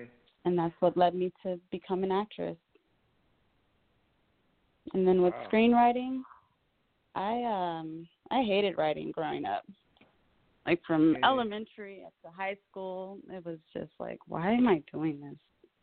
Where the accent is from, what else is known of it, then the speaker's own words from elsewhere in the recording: Palm Bay, Florida, United States; also born or lived in Rockledge; Well, I was born in Rockledge, but I grew up in Palm Bay, Florida.